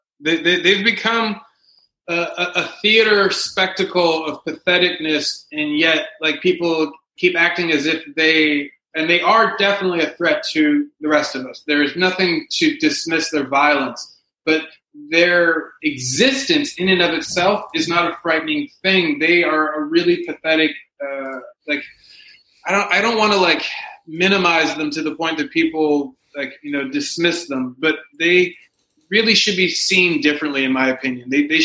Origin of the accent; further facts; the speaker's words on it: the South, United States; and I knew that because I grew up in the South. I've been around a lot of bigots.